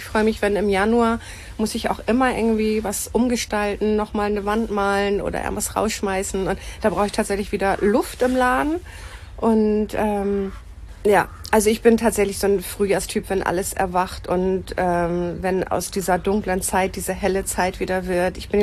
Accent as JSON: {"language": "German", "town": "Meldorf", "region": "Schleswig-Holstein", "country": "Germany", "tie": "born there", "said": "Ich bin tatsächlich geboren in Meldorf. Wir haben lange in Nindorf gewohnt, dann noch in Burg gewohnt und dann bin ich mit meinem Mann noch mal 2,5 Jahre an den Bodensee gezogen."}